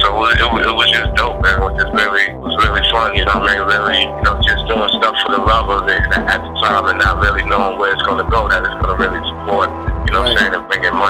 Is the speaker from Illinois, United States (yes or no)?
no; New York City, New York, United States; Well, you know, I grew up in Queensbridge. Me and … grew up together. I was the local DJ around the projects, the Queensbridge projects.